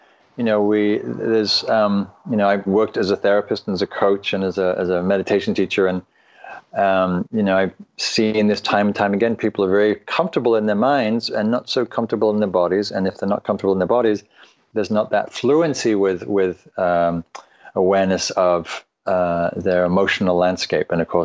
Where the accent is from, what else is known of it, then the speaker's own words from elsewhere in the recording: England, United Kingdom; now in United States; So I grew up in England, and there's not much wildness left in England and not much in Europe. And so when I came to the States in the early 90s